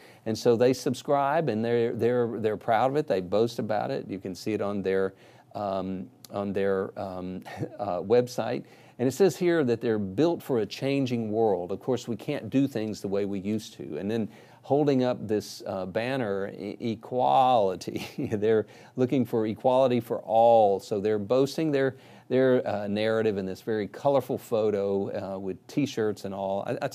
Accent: Birmingham, Alabama, United States; Well, I would like to tell you, I'm from Birmingham, Alabama

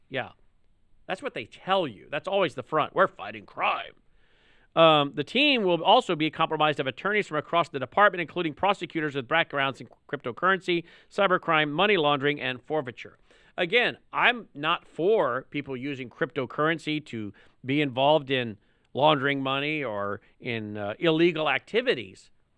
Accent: Tennessee, United States; Andrew Jackson, from my home state of Tennessee.

